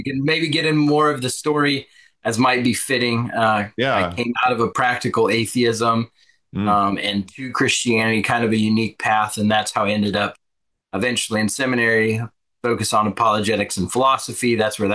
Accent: Nebraska, United States; moved away as an adult; now in North Carolina, United States; we moved from Nebraska, where we were both raised, born and raised, and we moved out here to go to seminary.

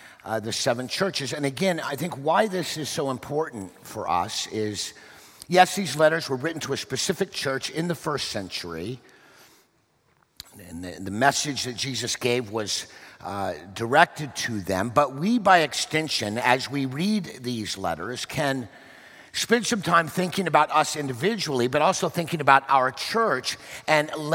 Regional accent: Oklahoma, United States; born there; I know I was born in Oklahoma, but we did learn how to read English.

